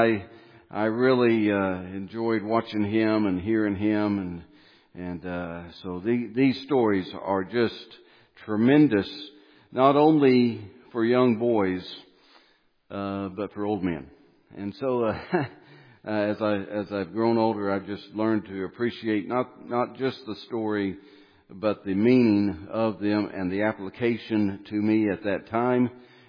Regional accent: Oklahoma City, Oklahoma, United States; So I was raised in Oklahoma City, met my wife there, and lived our first 7 years or so there in Oklahoma City.

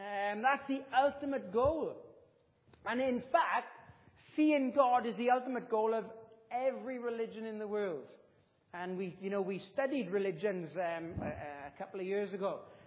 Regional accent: United Kingdom; I don't know, I'm British. COVID was the best thing that ever happened to us as British people

